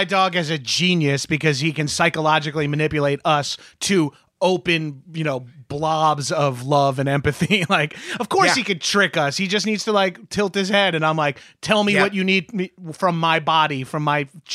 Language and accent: English; New York, United States; like growing up as a New Yorker or a Northeastern, yeah, you recognize most people of foreign descent are speaking a foreign language.